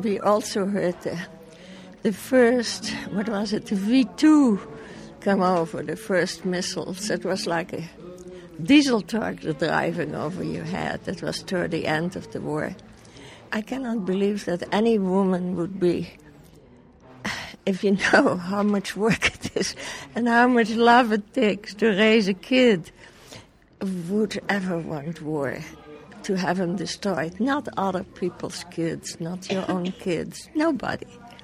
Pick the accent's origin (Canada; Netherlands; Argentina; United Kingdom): Netherlands; English is a second language; I come from Holland, and we lived through 5 years of war. We were occupied by the Germans.